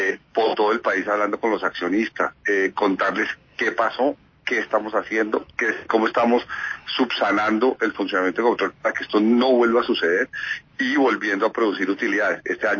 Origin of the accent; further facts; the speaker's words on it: Colombia; todos los dueños que somos todos los colombianos